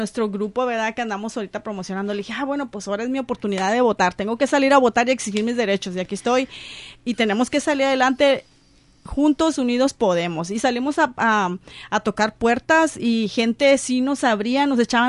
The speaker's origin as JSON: {"language": "Spanish", "country": "Mexico", "said": "Pero nosotros como mexicanos sí podemos."}